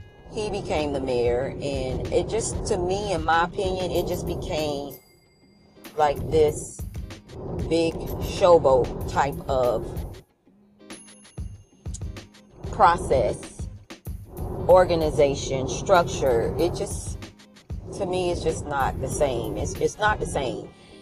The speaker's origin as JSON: {"language": "English", "town": "Miami Gardens", "region": "Florida", "country": "United States", "tie": "born or raised there", "said": "I'm born and raised in Miami-Dade County, and I grew up in Kara City, now known as Miami Gardens."}